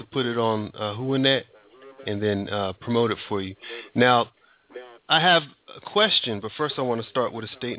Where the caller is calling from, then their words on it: Sweden; I'm calling from Sweden.